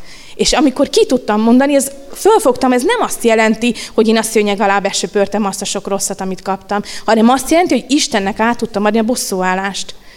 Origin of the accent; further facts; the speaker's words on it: Budapest, Hungary; hogy elhagytuk Budapestet, mert én ott születtem, ott nőttem fel, elmentünk egy erdőszélére lakni egy kis házba